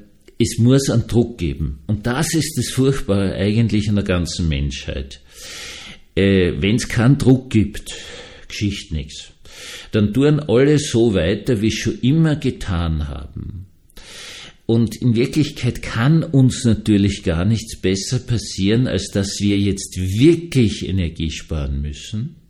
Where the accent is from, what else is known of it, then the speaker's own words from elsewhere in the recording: Vienna, Austria; ich bin in Wien aufgewachsen, in einer wunderbaren, schönen, großen Bürgerwohnung, mit Spalten von ein paar Millimeter in den Fenstern drinnen.